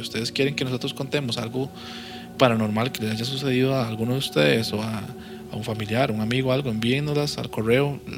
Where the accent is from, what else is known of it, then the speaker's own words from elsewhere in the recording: Aserrí, San José, Costa Rica; Aquí en donde nosotros somos de Acerrí